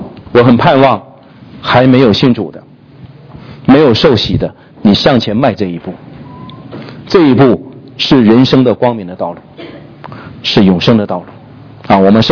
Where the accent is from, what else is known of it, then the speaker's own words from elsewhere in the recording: China; 我们中国人虽然没有民族性的救恩，我们没有耶稣基督降生在我们民族里的荣耀，但是我们有机会得着这个福音的荣耀。